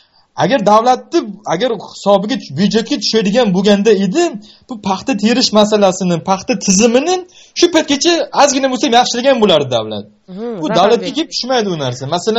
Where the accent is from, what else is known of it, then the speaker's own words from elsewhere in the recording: Samarkand, Samarqand Region, Uzbekistan; Men asli Samarqandliman, asli.